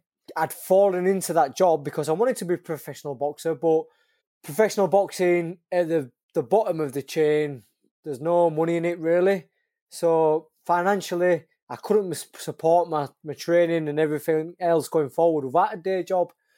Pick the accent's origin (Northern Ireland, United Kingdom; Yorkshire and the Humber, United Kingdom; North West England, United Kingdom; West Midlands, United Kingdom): Yorkshire and the Humber, United Kingdom; Leeds; I'm from Leeds.